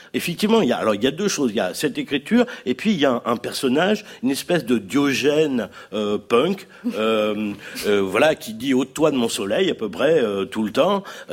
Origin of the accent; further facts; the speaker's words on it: Amboise, Centre-Val de Loire, France; J'ai grandi à Amboise, dont Michel Debré était le maire pendant très longtemps. Donc, si vous voulez, pour moi, c'est mon pays.